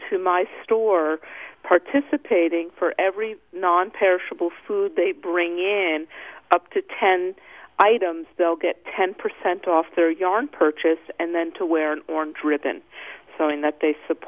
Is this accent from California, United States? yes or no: no; Kent, Connecticut, United States; I'm from Kent, Connecticut, and Black Sheep Yarns located here.